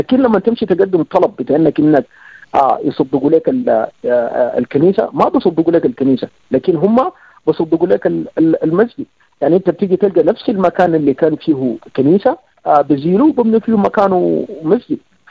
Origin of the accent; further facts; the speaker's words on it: Sudan; يا اتحاد اللي بيحصل لنا نحن كسودانيين